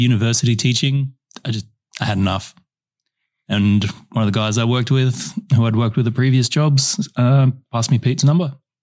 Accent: Perth, Western Australia, Australia; also born or lived in Werribee / Darwin; now in Ballarat, Australia; Where I grew up, well, I started in Darwin, and then I moved to Werribee, and then we went back to Darwin, and now I'm in Ballarat. But before all that, I came from Perth.

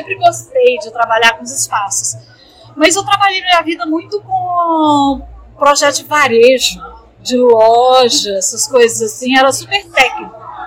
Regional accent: Belo Horizonte, Minas Gerais, Brazil; moved away as an adult; now in São Paulo, Brazil; Eu tenho 46 anos, sou arquiteta, sou mineira, Belo Horizonte, não é? Assim, conterrânea de Rede Longevidade. Mas assim, eu falo que às vezes eu sou meio mineira, meio paulista, porque eu morei aqui em São Paulo quase 20 anos.

